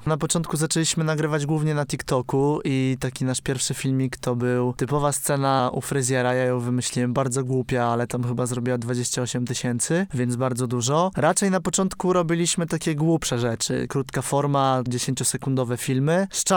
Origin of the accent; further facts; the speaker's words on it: Olsztyn, Warmian-Masurian Voivodeship, Poland; jestem z Olsztyna, więc na pewno najłatwiej mi nagrywać tutaj niż zawsze jeździć do Warszawy. Ja też jestem dumny, że mieszkam w Olsztynie. Ja go bardzo lubię, kocham. Uważam, że to jest super miasto, nie ma takiego przesytu z ludźmi.